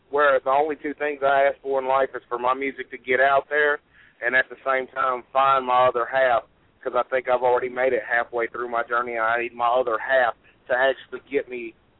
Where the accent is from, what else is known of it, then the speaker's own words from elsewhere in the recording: Alabama, United States; I mean, I'm from Bama, you know, you can't help it, you know. It's like you gotta understand that Bama language, like hollering.